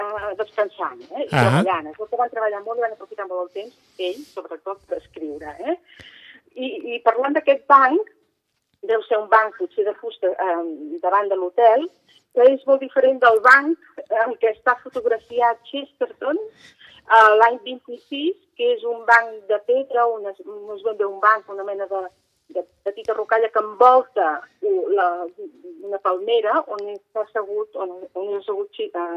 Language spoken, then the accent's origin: Catalan; Barcelona, Catalonia, Spain; i això em sap greu dir-ho perquè soc barcelonina